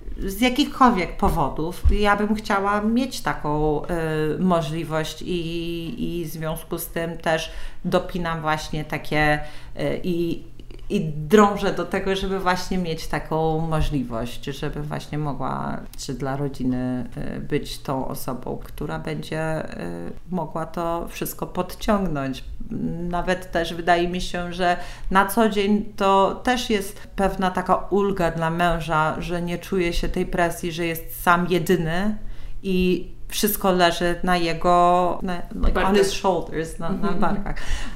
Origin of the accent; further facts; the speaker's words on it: Warsaw, Masovian Voivodeship, Poland; więc chyba nawet mogę mówić, że jestem warszawianką, taką formalnie. Wiem, że są tam pewne kryteria do spełnienia, by właśnie tak na siebie mówić, natomiast wszyscy moi dziadkowie, pradziadkowie, babcie, mamy, wszyscy pochodzą z Warszawy